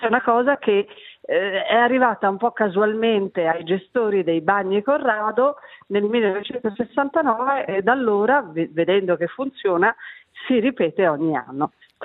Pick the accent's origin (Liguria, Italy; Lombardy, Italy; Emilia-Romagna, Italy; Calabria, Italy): Liguria, Italy; Genoa; Io non vengo dal mondo del liscio, non sono neanche romagnola, anzi sono genovese, che per certi termini è un essere diametralmente opposto al romagnolo